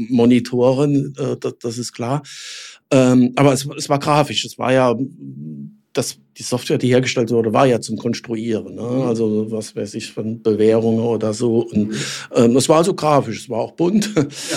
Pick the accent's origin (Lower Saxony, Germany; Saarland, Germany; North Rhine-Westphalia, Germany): Saarland, Germany; Saarbrücken; Ich komme geboren in Saarland, Saarbrücke, dort auch Schule gemacht und alles.